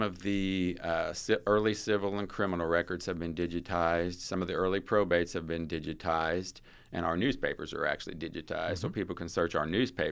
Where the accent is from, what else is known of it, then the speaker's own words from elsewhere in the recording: Indiana, United States; I'm originally from the northern part of the county, just north of Edwardsport. I grew up on a farm there, went to North Knox High School